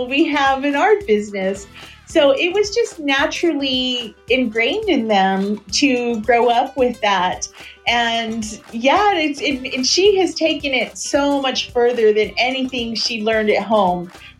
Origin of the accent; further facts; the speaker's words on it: United States; my husband is Mexican American, I'm Mexican American.